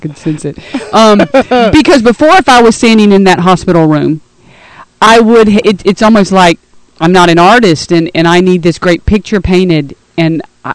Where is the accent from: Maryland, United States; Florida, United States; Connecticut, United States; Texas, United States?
Florida, United States; Live Oak; She's from my hometown.